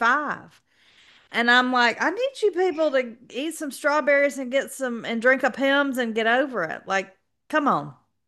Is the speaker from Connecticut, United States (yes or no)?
no; Georgia, United States; But I get it that we are from South Georgia and we think hot is 105.